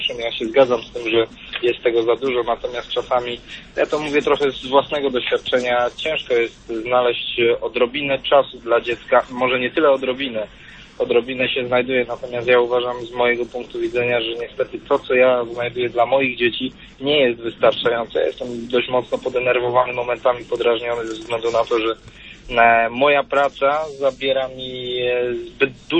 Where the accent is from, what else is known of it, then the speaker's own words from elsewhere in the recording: Częstochowa, Silesian Voivodeship, Poland; now in Warsaw, Poland; aktualnie z Warszawy, natomiast z pochodzenia jestem z Częstochowy.